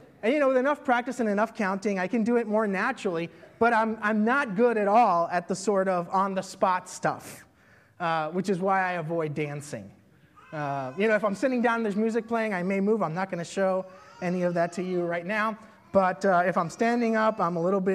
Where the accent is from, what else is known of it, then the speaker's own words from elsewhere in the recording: Puerto Rico; because I'm from Puerto Rico and, you know, Latinos are known for dancing